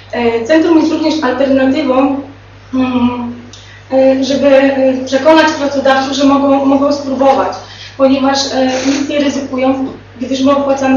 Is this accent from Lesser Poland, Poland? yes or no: no; Bystrzyca Kłodzka, Lower Silesian Voivodeship, Poland; z przyjemnością wykonujemy, ponieważ pochodzimy z Bystrzycy Kłodzkiej